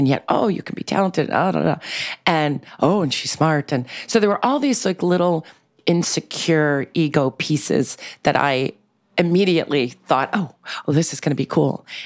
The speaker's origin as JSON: {"language": "English", "town": "New York City", "region": "New York", "country": "United States", "tie": "born or raised there", "said": "I grew up in New York City in a very eclectic, bohemian, diverse way in Manhattan."}